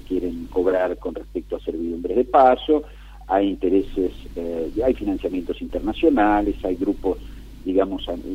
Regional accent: Argentina; Pero somos argentinos todos.

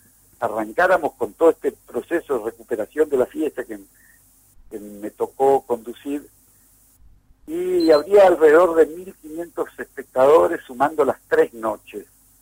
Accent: Paso de los Libres, Corrientes, Argentina; yo soy de Paso de los Libres, Soy, mi abuela era brasileña, mi padre fue uno de los primeros locutores de LT12. Bueno, tengo mi corazón allí en Paso de los Libres

